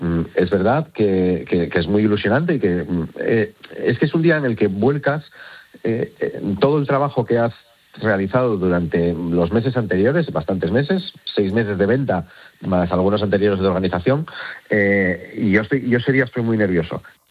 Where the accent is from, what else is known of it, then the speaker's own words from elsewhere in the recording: Asturias, Spain; Pero yo sí tengo champán y sidra, como soy de Asturias, sidra champanada, también la tengo en la nevera.